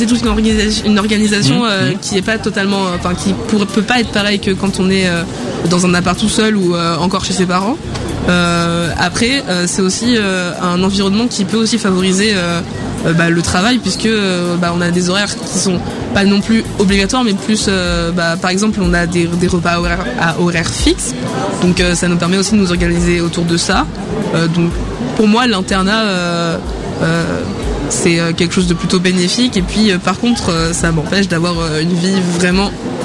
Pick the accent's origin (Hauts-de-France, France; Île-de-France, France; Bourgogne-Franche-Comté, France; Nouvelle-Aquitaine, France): Nouvelle-Aquitaine, France; La Rochefoucauld; Alors, je suis d'ici. Moi, personnellement, je suis juste de La Rochefoucauld.